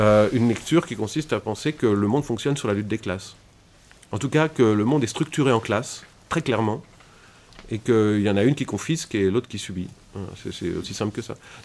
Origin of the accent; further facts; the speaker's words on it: Brest, Brittany, France; j'ai grandi à Brest, par exemple, donc déjà une ville de province.